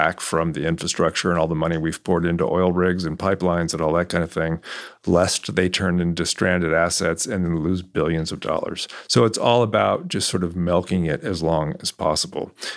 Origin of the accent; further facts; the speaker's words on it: California, United States; also born or lived in New York; now in Texas, United States; I moved to Texas 4 years ago. I had lived in New York and I grew up in California.